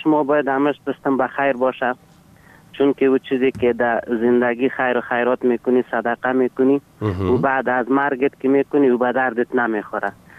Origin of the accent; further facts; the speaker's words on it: Ghorband, Parwan, Afghanistan; افغان هستیم از غربند.